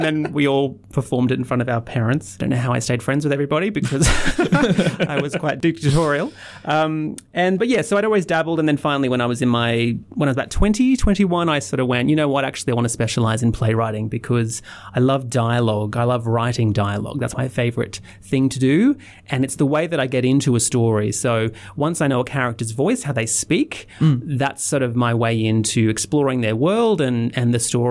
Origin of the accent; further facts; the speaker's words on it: Brisbane, Queensland, Australia; moved away as an adult; now in Armidale, Australia; I'm originally from Brisbane, and I moved to Armidale about 6 years ago to teach here at UNE.